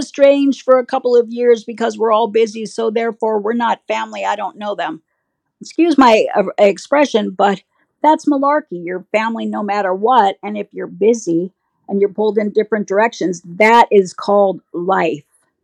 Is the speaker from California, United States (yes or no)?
yes; Los Angeles, California, United States; we were raised in Los Angeles where, you know, if you're at TV studios, you see Hollywood royalty all the time.